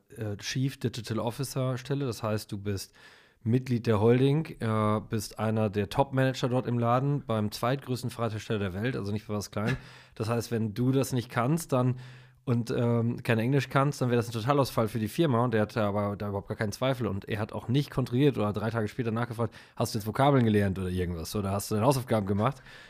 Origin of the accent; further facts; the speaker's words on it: Netherlands; German is a second language; ich bin Holländer, wir kommen immer in andere Länder und können erst die Sprache nicht, dann können wir sie